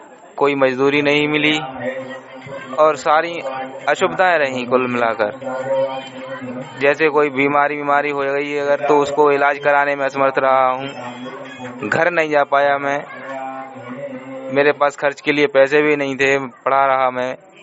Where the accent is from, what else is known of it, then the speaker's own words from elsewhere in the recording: Naya Gaon, Madhya Pradesh, India; also born or lived in Delhi; ग्राम नया गांव पोस्ट गजौरा जिला शिवपुरी मध्य प्रदेश।